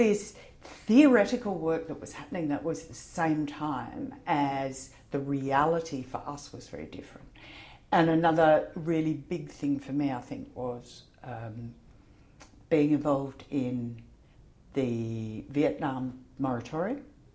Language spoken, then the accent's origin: English; South Australia, Australia; I was born in the early 1950s and I grew up in the South Australian countryside. So I was a country girl and came to Adelaide to go to university. So I came to Adelaide to live, I can't remember, it was 69, something like that, to go to university